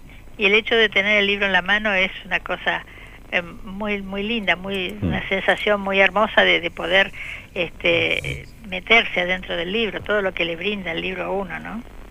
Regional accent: Neuquén, Argentina; todos llevamos nuestro cartelito diciendo que somos de la provincia de Neuquén, orgullosamente

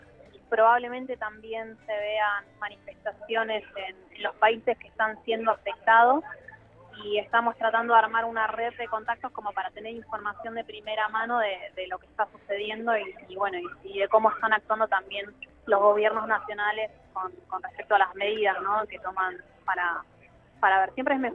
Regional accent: Argentina; lo mejor que podemos hacer como argentinos

